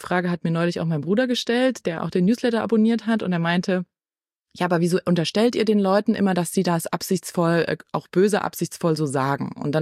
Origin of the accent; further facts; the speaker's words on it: Leipzig, Saxony, Germany; Ich bin hier in Leipzig geboren und aufgewachsen, habe hier studiert. Als die AfD sich gegründet hat, war ich gerade 22 Jahre alt